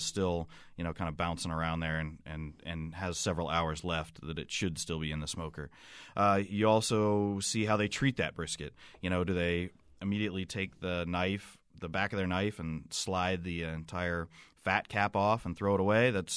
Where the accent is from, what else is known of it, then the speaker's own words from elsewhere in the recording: Ohio, United States; I'm from Ohio.